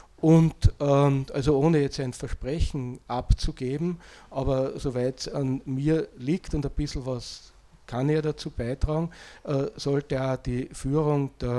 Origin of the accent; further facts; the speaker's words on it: Austria; ich bin Österreicher